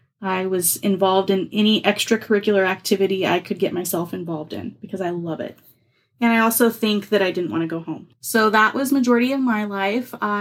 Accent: Spokane, Washington, United States; born there; Well, I was born in Spokane, Washington.

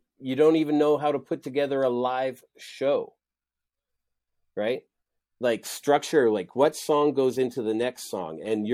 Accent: Alberta, Canada; I grew up in Alberta

